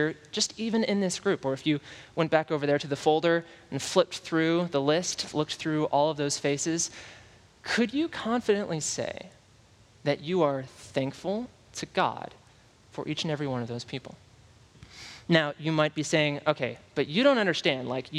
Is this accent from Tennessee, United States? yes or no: yes; Tennessee, United States; I could talk to you about Daniel Nickerson, a friend of mine who I grew up with in Tennessee